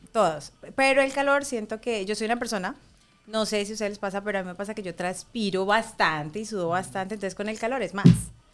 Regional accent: Palmira, Valle del Cauca, Colombia; De Palmira, Valle del Cauca.

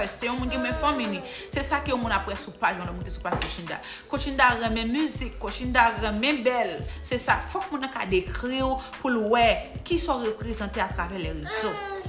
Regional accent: Haiti; En tant que bon Haïtien, pour aller soupir

